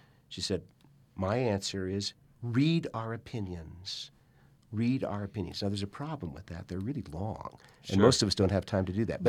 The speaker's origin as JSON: {"language": "English", "town": "Round Hill", "country": "United States", "tie": "born or raised there", "said": "It's going to be solved in my hometown of Round Hill."}